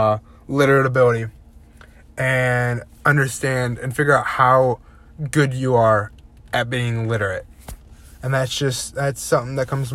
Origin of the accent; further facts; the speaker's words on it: Waterville, Ohio, United States; I'm from Waterville, Ohio, and I'm a freshman at BG this year.